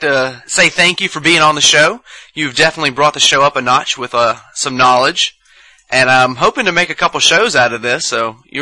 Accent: Mississippi, United States; I'm from Mississippi. Well, Mississippi's pretty big and we're not from the same spot

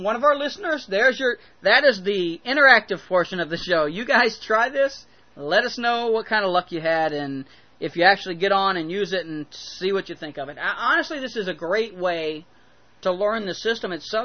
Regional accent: United States; It's really cool to me, as an American, in the United States of America, who doesn't get out much outside of the country. I've been all over the United States, well, the East Coast of the United States.

